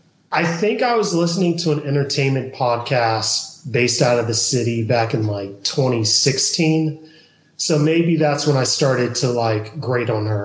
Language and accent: English; Georgia, United States; I'm originally from Georgia.